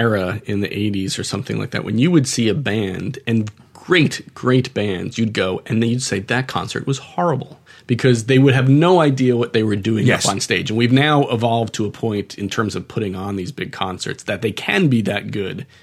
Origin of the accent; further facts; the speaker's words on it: Long Island, New York, United States; I'm from Long Island originally.